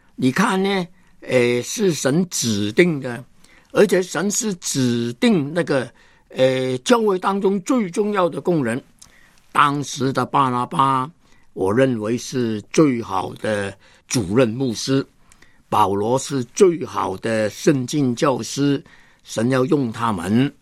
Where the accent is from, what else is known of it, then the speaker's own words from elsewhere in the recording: Hong Kong; 我忽然发现呢，我不单是香港人，我是中国人